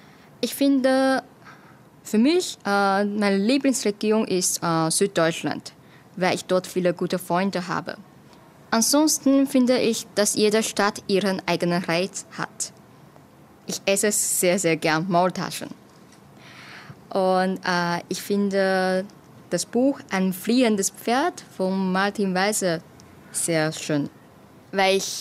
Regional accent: Taiwan; German is a second language; Ich komme aus Taiwan und ich bin im Jahr 1988 geboren.

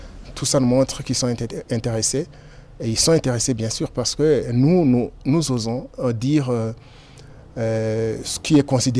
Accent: Burundi; moved away; On est ici comme réfugiés, on a quitté le Burundi parce qu'il y a une crise qui touchait notre métier. On a fui, on s'est installé ici, on travaille.

